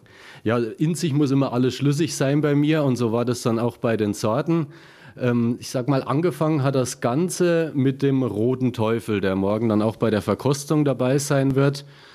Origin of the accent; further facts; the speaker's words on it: Bavaria, Germany; now in Saarland, Germany; Man hört es vielleicht an meinem Slang, dass ich jetzt kein gebürtiger Saarländer bin, sondern ein Beigeplätschter, sondern ich komme aus Franken, aus Oberfranken, größte Bierdichte weltweit.